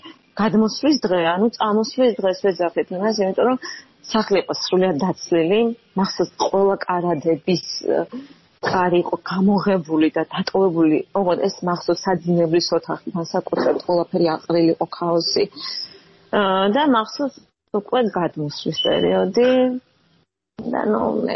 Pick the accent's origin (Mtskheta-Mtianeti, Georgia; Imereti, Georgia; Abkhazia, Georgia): Abkhazia, Georgia; Gagra; born there; მიყვარს ეს იმიტომ, რომ მე იქ დავიბადე